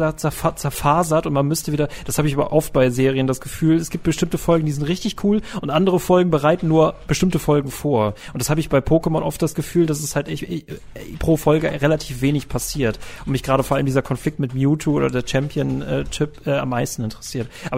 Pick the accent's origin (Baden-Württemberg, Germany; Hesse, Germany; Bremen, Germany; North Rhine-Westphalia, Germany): North Rhine-Westphalia, Germany; Ich bin nicht auf dem Land aufgewachsen. Ich weiß nicht, was NRW mir gebracht hat